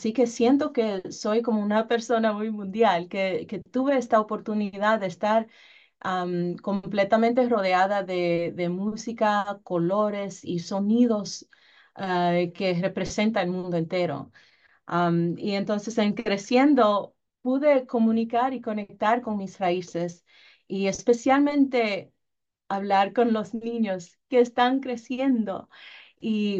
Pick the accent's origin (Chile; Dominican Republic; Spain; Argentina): Dominican Republic; Como me crié en la República Dominicana, fui a la escuela ya, y ahí yo siempre estaba rodeada de música de todas partes.